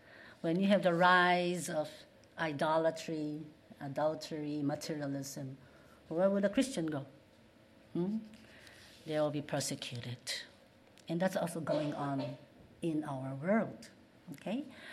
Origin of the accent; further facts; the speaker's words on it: Philippines; In fact, I grew up in the Philippines. You know Philippines?